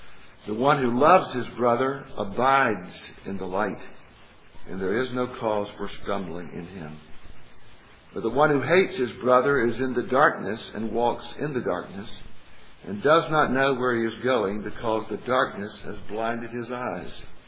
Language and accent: English; Macon, Georgia, United States; It was often the case when I was growing up in Macon, Georgia, that someone would spot me, but not know who I was